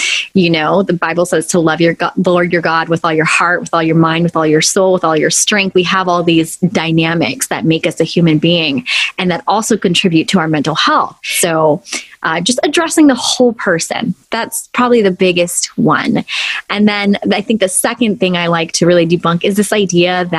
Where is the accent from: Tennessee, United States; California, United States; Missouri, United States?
California, United States; Los Angeles; Born and raised in Los Angeles, I'm in California